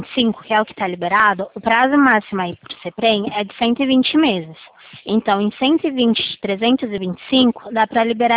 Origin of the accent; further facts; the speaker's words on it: Limeira, São Paulo, Brazil; Eu sou daqui da cidade de Limeira